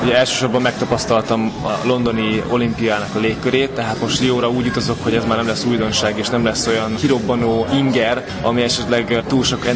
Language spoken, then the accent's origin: Hungarian; Békéscsaba, Békés, Hungary; also born or lived in -; meg otthon Békéscsabán is megtaláltam a tökéletes körülményeket